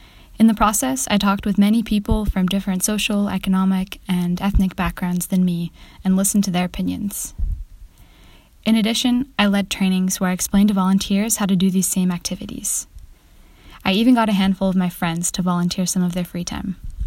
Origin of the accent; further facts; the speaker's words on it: Grand Rapids, Michigan, United States; She had moved from Chicago, Illinois, to my hometown of Grand Rapids, Michigan for the summer and fall